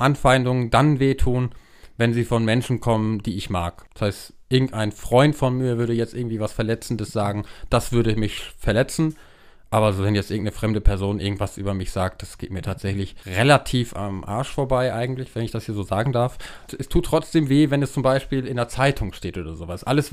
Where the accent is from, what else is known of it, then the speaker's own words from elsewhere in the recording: Leer, Lower Saxony, Germany; Weil es meine Heimatstadt ist